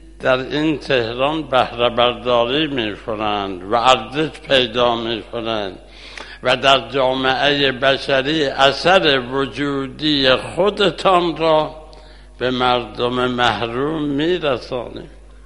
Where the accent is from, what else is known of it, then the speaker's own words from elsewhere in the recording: Kermanshah, Iran; نهایت از شهر خودم کرمانشاه به دیدن بستروان آمدم